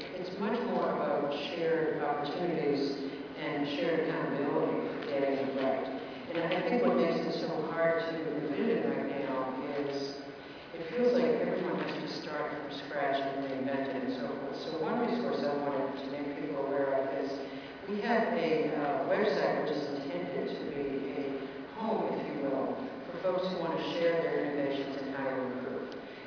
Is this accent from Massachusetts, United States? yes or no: yes; Massachusetts, United States; I grew up in Massachusetts, and therefore the University of Massachusetts, very strong public health.